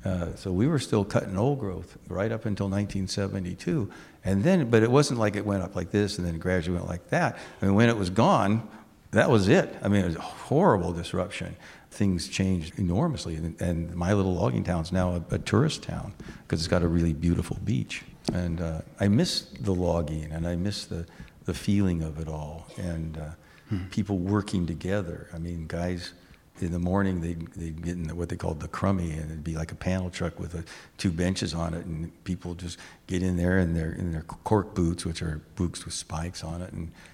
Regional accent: Seaside, Oregon, United States; And because I came from Seaside, which was 15 miles south of Astoria, we had the Seaside Signal.

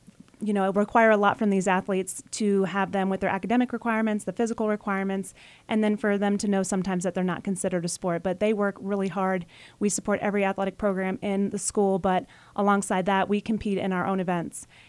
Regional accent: Florida, United States; I'm from Florida, so cheer is very big and competitive in the state of Florida.

